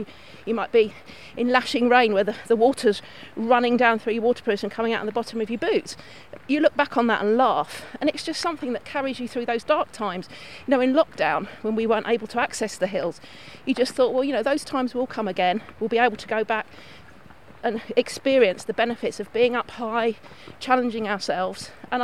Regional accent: London, United Kingdom; also born or lived in Devon; Now, I'm from London, and the most active our parents were taking us for a stroll around Richmond Park or onto the South Downs to look at plants. So that was my introduction to the outdoors. I lived in Devon for many, many years

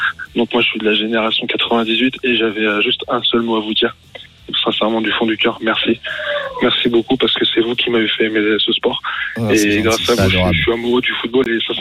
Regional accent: Paris, Île-de-France, France; Pourtant, je suis parisien. Pourtant, je suis parisien. Je suis un pur parisien.

